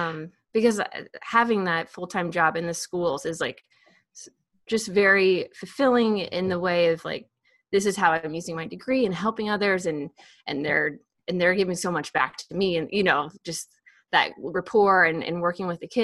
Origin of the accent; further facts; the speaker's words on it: Iowa, United States; And so I'm from Iowa, and I contacted the University of Iowa about their equivalency and master's program.